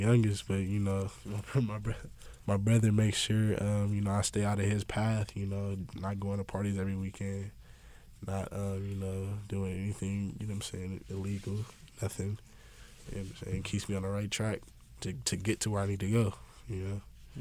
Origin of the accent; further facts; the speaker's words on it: West Hills, California, United States; born there; Oh, yeah, I was born in West Hills, California.